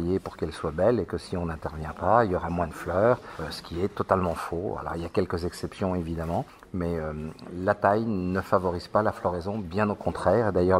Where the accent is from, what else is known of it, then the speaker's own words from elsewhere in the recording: Le Mans, Pays de la Loire, France; Moi, je viens du Mans et j'ai longtemps travaillé à la ville du Mans.